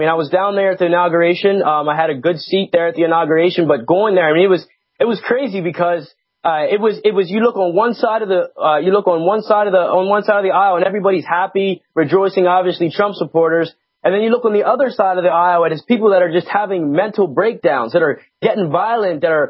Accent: Pennsylvania, United States; I'm 24. I'm from Lebanon County. That's where I grew up. I grew up in Harrisburg area, which is Lebanon County. I currently reside in Lehigh County.

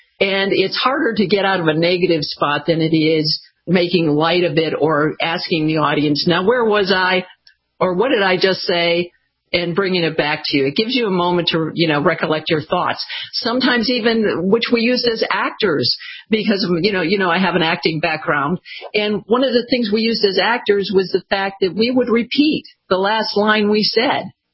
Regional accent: Michigan, United States

